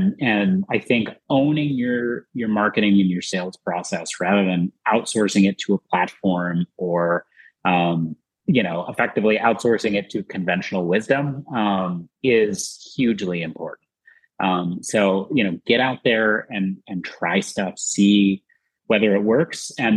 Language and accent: English; Boston, Massachusetts, United States; It's like, I can say I'm from Boston and that for whatever reason carries weight, even though I never actually see them in person.